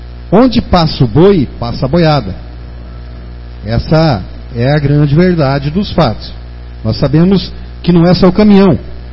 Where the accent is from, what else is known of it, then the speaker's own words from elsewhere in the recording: Ipiranga do Norte, Mato Grosso, Brazil; nós que somos de Ipiranga do Norte, defendemos a nossa cidade.